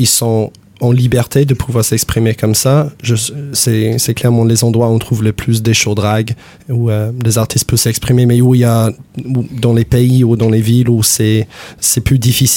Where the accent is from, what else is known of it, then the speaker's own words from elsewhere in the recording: Australia; French is a second language; même si j'ai un accent vu que je suis anglo-australienne.